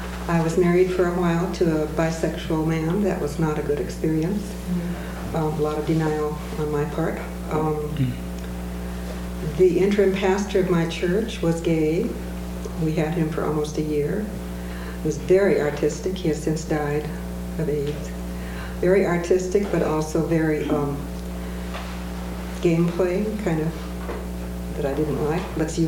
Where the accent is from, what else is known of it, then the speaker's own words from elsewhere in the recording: Seattle, Washington, United States; I'm from Seattle, Queen Anne Lutheran Church.